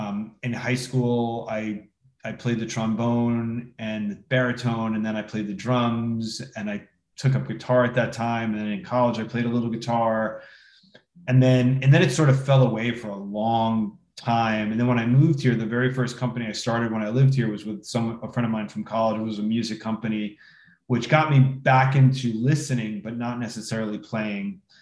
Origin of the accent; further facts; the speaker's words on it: East Coast, United States; I'm from the East Coast. We were living on the West Coast.